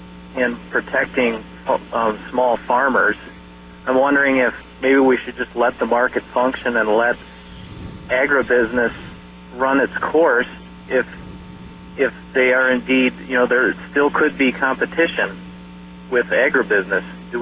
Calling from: Bloomington, United States; Yes, I'm calling from Bloomington

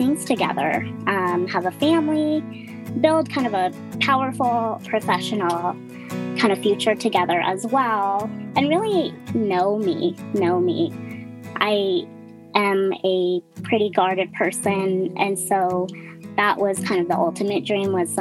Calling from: Denver, Colorado, United States; I am calling in from Denver, Colorado.

